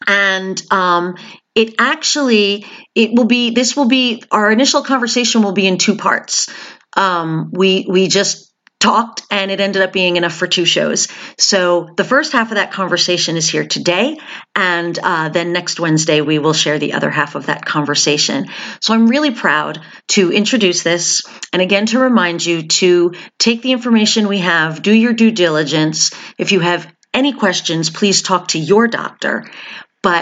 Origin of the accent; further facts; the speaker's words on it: New York, United States; I'm from New York too. I grew up in New York.